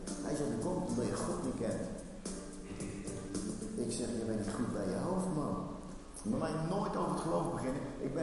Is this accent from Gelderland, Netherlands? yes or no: no; Rotterdam, South Holland, Netherlands; born there; Ik ben geboren in Rotterdam.